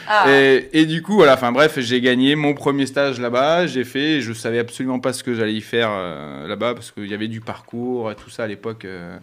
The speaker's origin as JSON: {"language": "French", "town": "Bordeaux", "region": "Nouvelle-Aquitaine", "country": "France", "said": "on était dans le sud de la France à cette époque-là, moi, je suis de Bordeaux"}